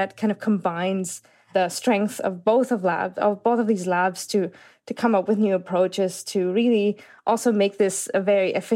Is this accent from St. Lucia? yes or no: no; Germany; moved away as an adult; now in United States; I'm originally from Germany. I did my PhD in Germany and came to Maria Barna's lab at Stanford